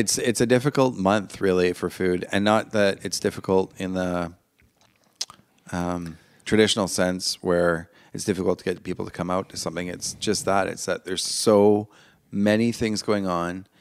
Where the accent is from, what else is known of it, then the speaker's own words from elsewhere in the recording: Victoria, British Columbia, Canada; also born or lived in Vancouver; I moved back down to Victoria for a little while when I was like early 20s. And I was from Victoria. And when I moved to, I lived in Vancouver for a few years previous to that.